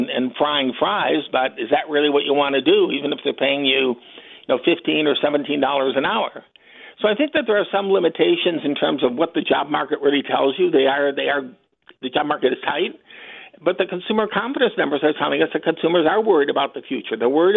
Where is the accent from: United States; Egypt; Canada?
United States; Detroit, Michigan; Yeah, well, you know, I grew up in Detroit